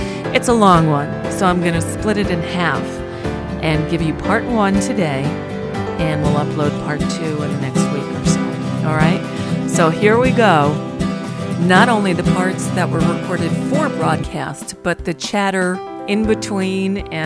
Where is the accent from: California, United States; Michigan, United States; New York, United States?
New York, United States; born there; No, I was born in New York.